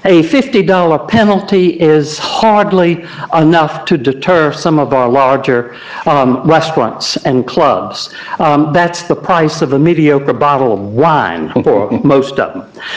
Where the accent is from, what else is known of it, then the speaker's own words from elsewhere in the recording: Mount Pleasant, United States; I grew up in Mount Pleasant. I chose to live in a mixed area because that's the way it was growing up.